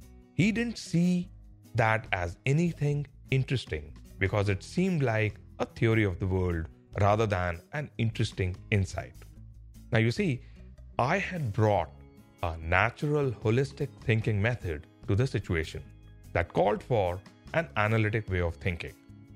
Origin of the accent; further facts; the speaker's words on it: India; I grew up in India and lived and worked in a number of countries before going for a doctoral education.